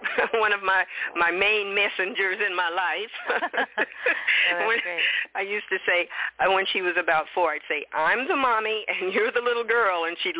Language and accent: English; Coffeyville, Kansas, United States; I originated in Kansas, a little town called Coffeyville, Kansas.